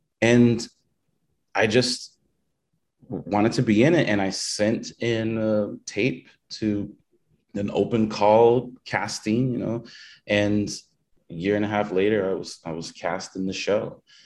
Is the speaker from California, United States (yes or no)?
yes; Los Angeles, California, United States; Los Angeles.